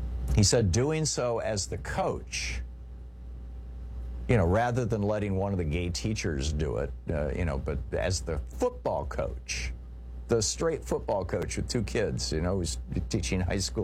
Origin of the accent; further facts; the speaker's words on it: Midwest, United States; he's just embodies the patriotism that I grew up with in the Midwest.